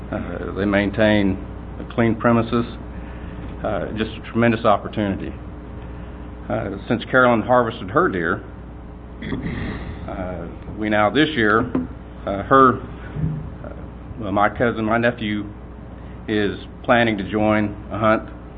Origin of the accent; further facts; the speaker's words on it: Texas, United States; I grew up in North Texas, bird hunting.